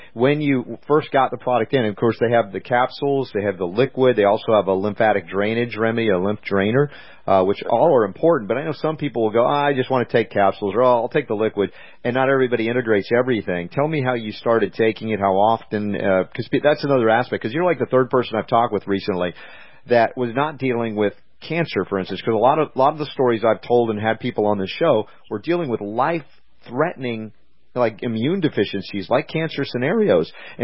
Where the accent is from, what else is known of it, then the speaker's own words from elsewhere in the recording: United States; which is, you know, upsetting to me as an American.